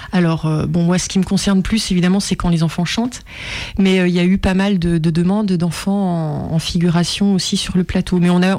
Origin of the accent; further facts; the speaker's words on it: Besançon, Bourgogne-Franche-Comté, France; born there; also born or lived in Paris, France / Lyon, France; moi je suis née à Besançon, j'ai commencé la musique là-bas. Et puis après Paris, direction d'orchestre surtout, et puis ensuite Lyon pour la direction de chœur.